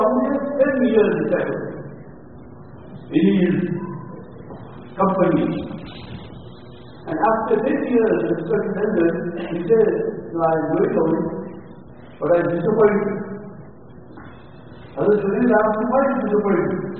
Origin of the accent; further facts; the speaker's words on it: India; And our concept, respect to others, especially as Indian Muslims, we generally, unfortunately, at times, tend to, and we are inclined to Indianize our Islam.